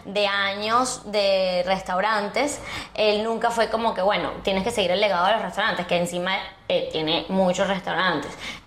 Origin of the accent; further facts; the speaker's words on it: Venezuela; soy venezolana.